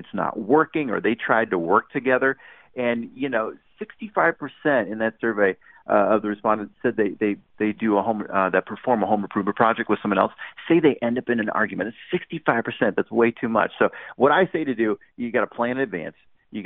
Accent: Orange County, California, United States; I'm from Orange County, and you know, I had to beg her basically to go out with me.

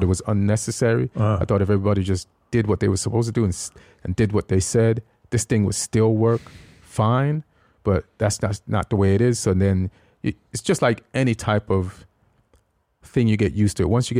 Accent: New York, United States; Yeah, I'm from New York, so. Like, words mean nothing to New Yorkers.

